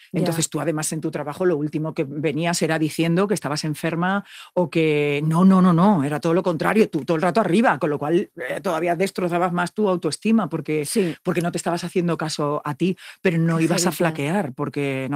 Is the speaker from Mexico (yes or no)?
no; Ferrol, Galicia, Spain; Claro, que yo además soy de un polígono, que soy poligonera. O sea, que yo soy de polígono de Caranza.